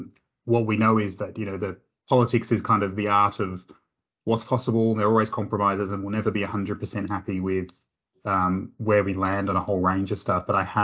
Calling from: Canberra, Australian Capital Territory, Australia; I'm talking from Canberra

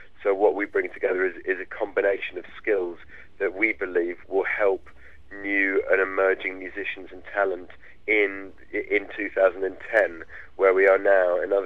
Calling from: London, United Kingdom; I'm calling from London

